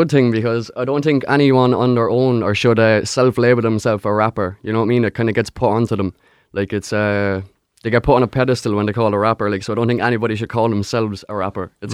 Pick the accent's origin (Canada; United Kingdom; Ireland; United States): Ireland; St. Mullins, County Carlow; Yeah, no, I'm not from Tramore. I'm from St. Mullins, a little village in County Carlow.